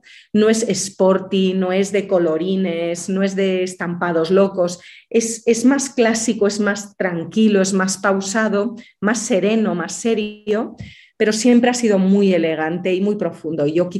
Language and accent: Spanish; Galicia, Spain; México es un país, yo soy gallega